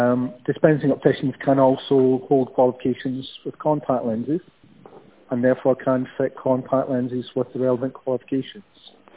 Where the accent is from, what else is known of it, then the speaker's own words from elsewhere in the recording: Glasgow, Scotland, United Kingdom; born there; I was born in Glasgow. I went to university in Glasgow and I trained as a psychologist.